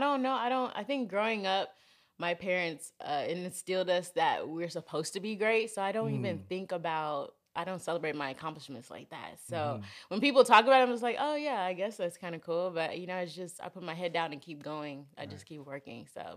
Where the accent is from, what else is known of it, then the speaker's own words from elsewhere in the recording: Houston, Texas, United States; now in Los Angeles, United States; Home is Houston. So Houston, Texas.